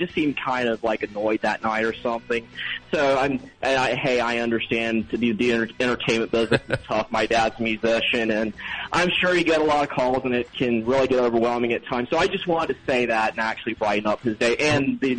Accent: North Carolina, United States; also born or lived in Florida; I was born in Florida and raised in North Carolina.

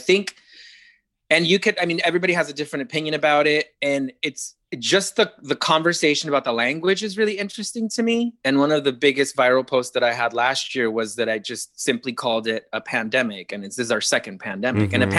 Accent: Arizona, United States; I grew up in Arizona where it was like abstinence only education, which just scared the shit out of you throughout your teens.

